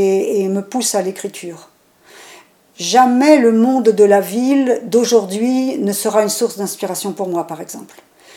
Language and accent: French; Normandy, France; now in Albi, France; Je suis née en Normandie, en Haute-Normandie, au ras des falaises. Et donc, mon enfance a été vraiment tournée vers la mer. Et puis, depuis 2006, j'habite à Albi et je suis ravie de vivre maintenant dans cette Occitanie